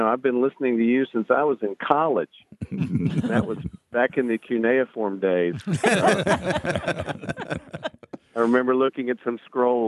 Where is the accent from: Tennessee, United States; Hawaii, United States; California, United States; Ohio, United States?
Tennessee, United States; I'm from Tennessee.